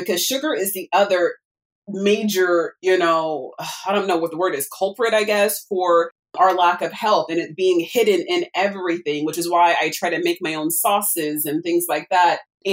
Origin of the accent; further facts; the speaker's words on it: California, United States; I grew up near Loma Linda.